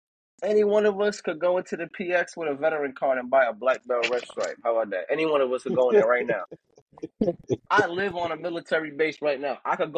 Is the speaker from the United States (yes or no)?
yes; Cleveland, Ohio, United States; I mean, I'm from Cleveland. Shit, we been tough.